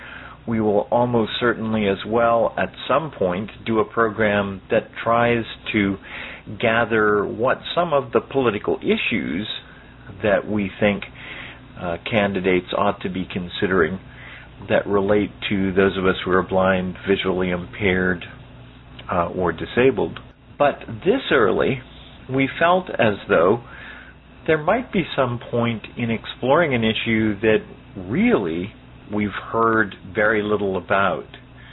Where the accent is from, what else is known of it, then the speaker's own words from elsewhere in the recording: Miami, Florida, United States; from Miami, Florida, and I'd like to welcome everyone to Tuesday Topics this evening.